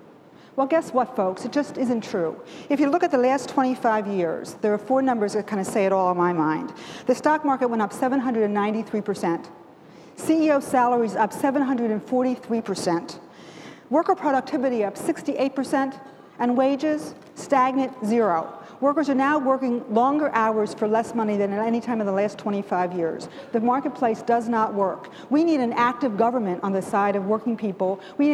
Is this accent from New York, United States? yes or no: no; Pennsylvania, United States; I grew up in Pennsylvania in the 1950s, so I'll date myself a little bit.